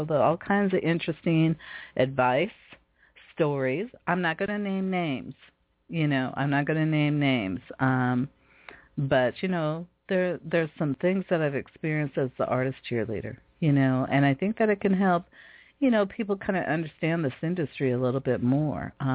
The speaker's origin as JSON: {"language": "English", "town": "Seattle", "region": "Washington", "country": "United States", "tie": "born or raised there", "said": "really proud to be from Seattle, Washington. I'm really proud to represent some of the talents from my hometown."}